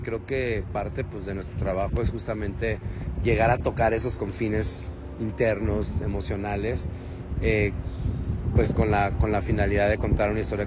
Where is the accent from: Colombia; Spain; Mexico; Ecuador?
Mexico; yo como mexicano, yo decidí, tenía la posibilidad de irme a estudiar, por ejemplo, al extranjero para formarme como actor. Dije, no, yo voy a formarme en México